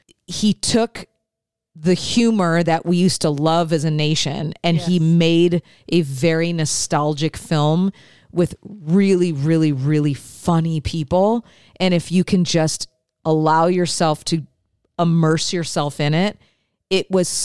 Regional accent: Detroit, Michigan, United States; So I grew up in the Detroit area. My dad had a partnership with Kellogg's.

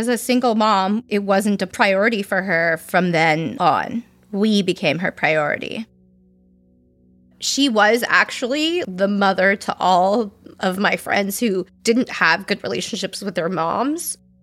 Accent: Calabasas, California, United States; We grew up in Calabasas as a small town at that point, and reputations spread fast in those kind of communities.

